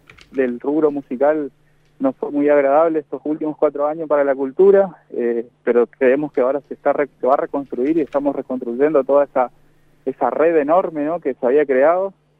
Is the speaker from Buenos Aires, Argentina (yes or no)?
no; Santo Tomé, Corrientes, Argentina; Porque estamos acá enfrente, nosotros somos de Santo Tomé, Corrientes, sí. Tenemos acá enfrente de Brasil